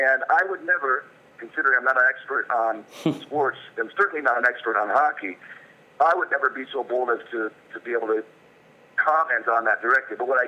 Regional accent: Michigan, United States; we grew up in Michigan, so there was a lot of Red Wings excitement at all times. A lot of Pistons basketball excitement.

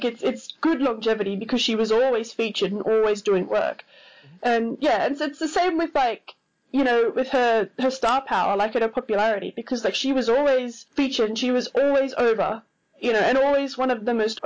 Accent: Australia; from Australia, and from Stacey and Elliot's Bogus Journey

